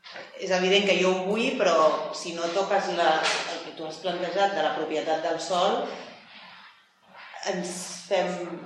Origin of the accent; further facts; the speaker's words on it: Barcelona, Catalonia, Spain; jo soc de Sants i jo anava al Coromines, que és un institut que està tocant a Plaça Espanya, i els meus avis viuen a Badal